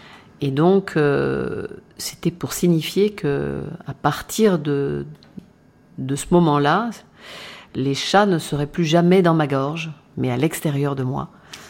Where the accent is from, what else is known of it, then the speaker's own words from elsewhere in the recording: Bordeaux, Nouvelle-Aquitaine, France; also born or lived in Lyon; C'est pour ça que je suis née à Lyon. Et comme ma mère était de Bordeaux, en fait, elle a préféré retourner vers Bordeaux.